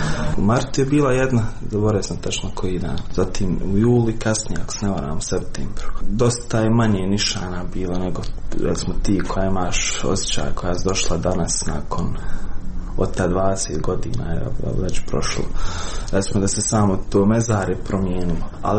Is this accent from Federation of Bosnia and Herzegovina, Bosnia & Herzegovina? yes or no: no; Srebrenica, Republika Srpska, Bosnia & Herzegovina; born there; iako sam rođen u Srebrenici 94. Nemam sjećanja zapravo na tu ratnu ili prijeratnu Srebrenicu.